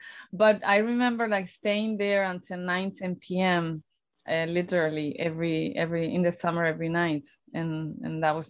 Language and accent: English; Torremolinos, Andalusia, Spain; Yes, I grew up in Torremolinos, which is very known touristically because a lot of the North Europeans, they come down to, you know, have a holiday and even live there during the winter time.